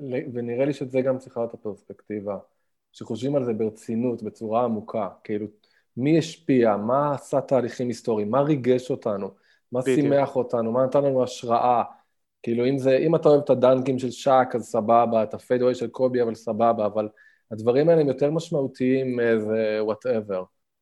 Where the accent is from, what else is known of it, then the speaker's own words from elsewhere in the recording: Jerusalem, Jerusalem District, Israel; כירושלמי, אתה קודם כל לא אוהב כל דבר שהוא